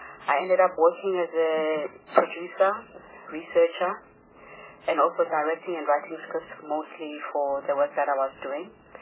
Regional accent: Soweto, Gauteng, South Africa; also born or lived in East Rand; now in Pretoria, South Africa; born and bred in Soweto, eventually moved to the East Rand, and I currently reside in Pretoria.

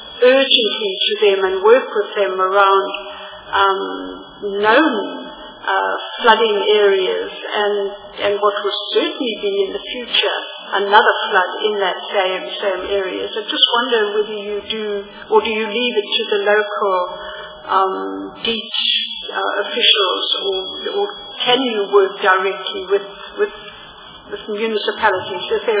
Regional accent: Port Elizabeth, Eastern Cape, South Africa; I come from Port Elizabeth.

